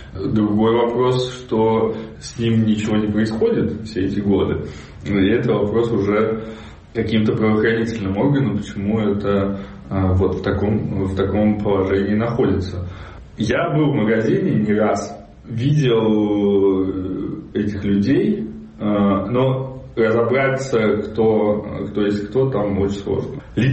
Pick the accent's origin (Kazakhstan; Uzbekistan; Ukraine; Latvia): Uzbekistan; moved away as an adult; now in Russia; потому что я приехал из Узбекистана, мне было 22 года.